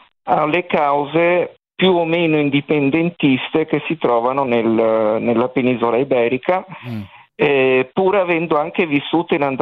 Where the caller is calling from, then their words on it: Luxembourg; also born or lived in Spain; io sto chiamando dall'estero, sono italiano